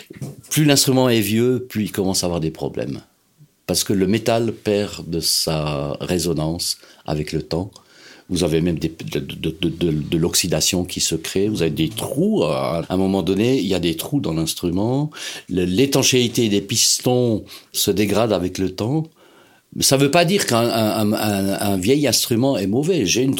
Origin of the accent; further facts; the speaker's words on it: Strasbourg, Grand Est, France; J'habitais en France à l'époque. J'ai grandi à Strasbourg.